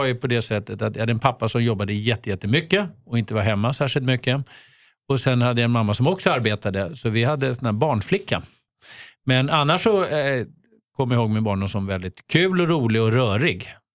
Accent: Uppsala, Uppsala County, Sweden; jag är uppvuxen i Uppsala. Mitt i Uppsala faktiskt, Vaksala torg. Så där bodde jag de 5 första åren.

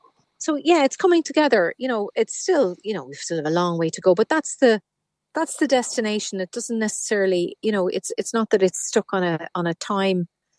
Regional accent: Dundalk, Leinster, Ireland; I grew up in Dundalk and, you know, wanted a boyfriend.

